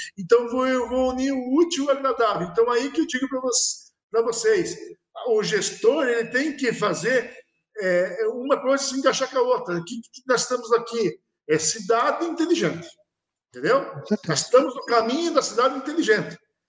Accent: Campo Largo, Paraná, Brazil; como a gente é nascido e criado em Campo Largo, a gente quer fazer o melhor para a cidade.

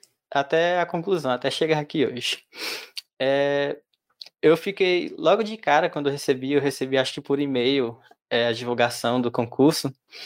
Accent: Salgueiro, Pernambuco, Brazil; born there; Eu nasci em Salgueiro, moro aqui há muitos anos já

